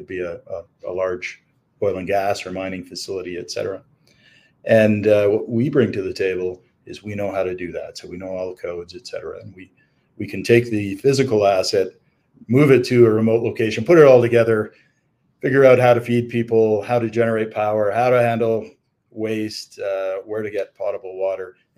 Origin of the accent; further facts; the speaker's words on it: Canada; So I am a Canadian, a Canuck, if you will, and not far from Montana, actually. We're here in Calgary, Alberta today